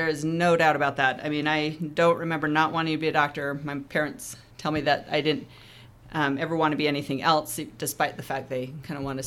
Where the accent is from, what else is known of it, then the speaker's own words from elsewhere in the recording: Utah, United States; I joined about 3 years ago, born and raised in Utah.